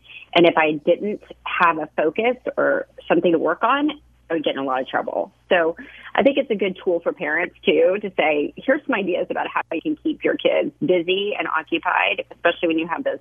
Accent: Nashville, Tennessee, United States; We grew up in Nashville, Tennessee, so I was just, you know, running around in creeks catching bugs and frogs

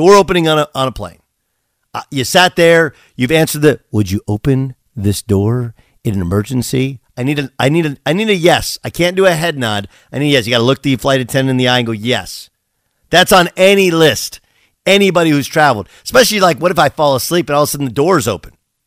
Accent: California, United States; This is more southern, growing up in Southern California, right?

